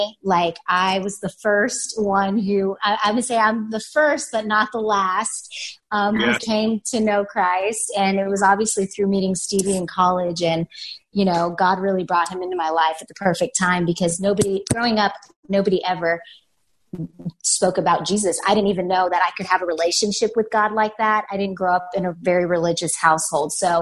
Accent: Kurdistan Region, Iraq; I'm from Kurdistan. Yeah, from the northern Iraq region.

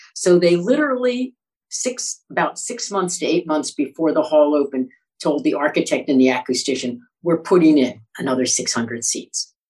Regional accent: New York, United States; I'm a New Yorker. I'm a musician.

